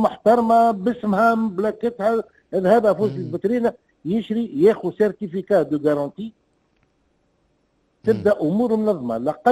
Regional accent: Tunisia; خاطر الذهب احنا عندنا في تونس غالي شويه بالنسبه لاسباب معينه

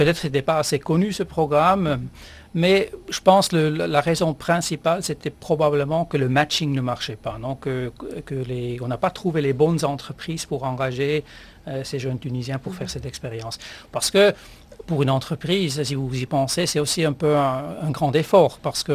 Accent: Switzerland; que chez nous en Suisse, à part les deux écoles polytechniques fédérales

